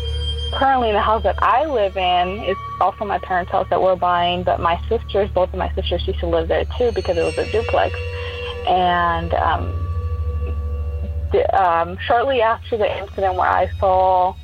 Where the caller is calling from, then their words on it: Houston, Texas, United States; I was just calling from Houston, and I wanted to share my ghost story.